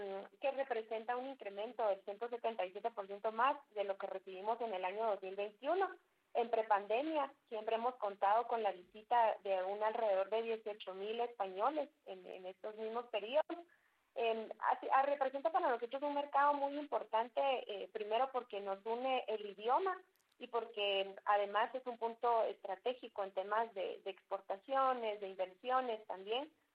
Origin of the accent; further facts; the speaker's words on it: Guatemala; Claro, somos chapines a mucha honra.